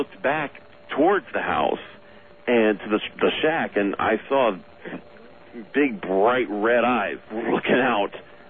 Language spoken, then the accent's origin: English; Alabama, United States; born or raised there